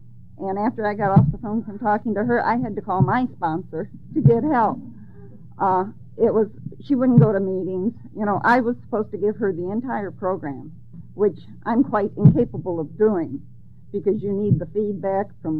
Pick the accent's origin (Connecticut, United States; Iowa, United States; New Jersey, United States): Iowa, United States; Cedar Rapids; and I'm from Cedar Rapids.